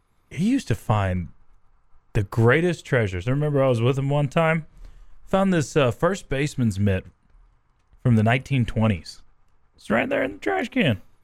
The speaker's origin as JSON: {"language": "English", "town": "Dumas", "region": "Texas", "country": "United States", "tie": "born or raised there", "said": "I mean, I grew up in Dumas, so we had a little bit more of a tundra feel up there."}